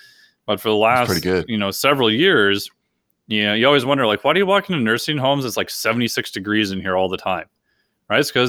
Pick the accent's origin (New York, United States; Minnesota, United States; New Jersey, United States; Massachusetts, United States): Minnesota, United States; So I grew up in Minnesota, right?